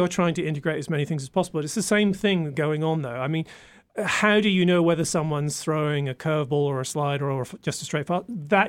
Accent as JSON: {"language": "English", "region": "England", "country": "United Kingdom", "said": "I used to play cricket a lot as well, being English."}